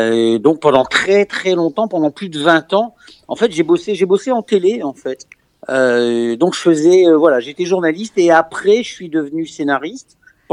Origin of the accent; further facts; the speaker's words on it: Lille, Hauts-de-France, France; now in Bourges, France; J'habite Bourges. Mais alors, j'habite Bourges, mais je suis originaire du Nord. En fait, j'ai passé presque toute ma vie dans la ville de Lille, dans le Nord.